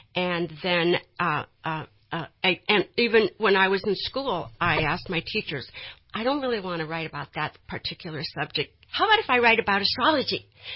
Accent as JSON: {"language": "English", "town": "Cleveland", "region": "Ohio", "country": "United States", "tie": "born there", "said": "I was born in Cleveland, Ohio, and I went to school and had a fairly ordinary life until I was around 12"}